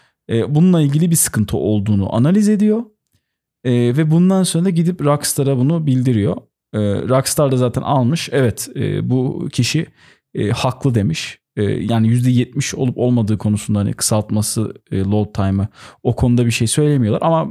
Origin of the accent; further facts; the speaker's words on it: Ankara, Turkey; Yani tabii mantıklı olan Ankara'daki server'a bağlanıp oynamak yani bir Ankaralı olarak.